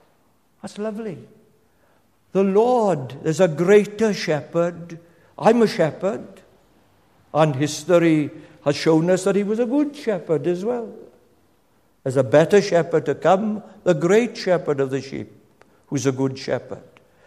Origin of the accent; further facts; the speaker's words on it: Penclawdd, Wales, United Kingdom; Now, I said I came from Penclawdd, and when I was a boy, when the war, I grew up through the wartime years.